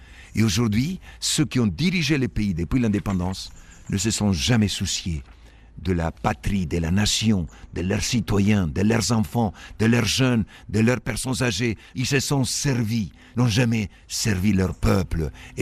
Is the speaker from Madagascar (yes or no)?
yes; Madagascar; moved away; Oui, en 1972, quand j'ai quitté Madagascar, j'ai découvert un peuple pauvre mais digne.